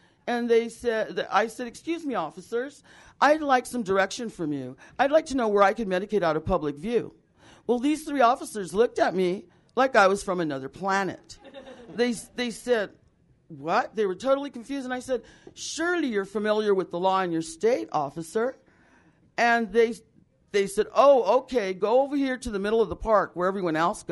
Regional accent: Los Angeles, California, United States; You know, I'm from East L.A., the Vadio, and I came from there.

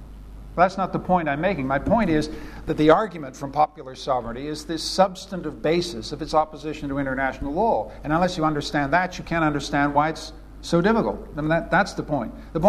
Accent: Canada; I come, as you know, from a perfect country. I come from Canada

